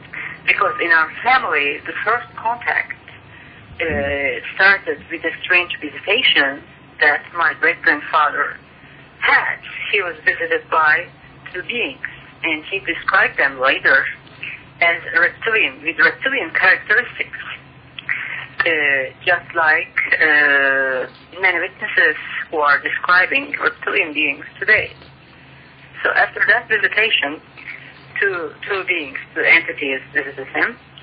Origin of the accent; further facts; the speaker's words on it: Turkey; first language Turkish; English is a second language; now in United States; Oh, in Turkish, in my native language, I wrote four books.